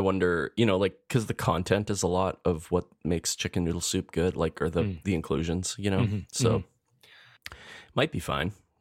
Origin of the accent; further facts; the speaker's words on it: Edmonton, Alberta, Canada; We're two chefs from Edmonton, Alberta, Canada. We love food and we love to talk about it.